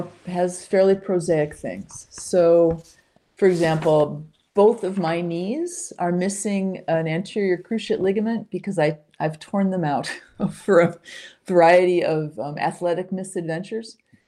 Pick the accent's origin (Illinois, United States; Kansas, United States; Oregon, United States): Illinois, United States; Chicago; I grew up in Chicago. I'm a Midwesterner. Sorry, I'm not a Vermonter.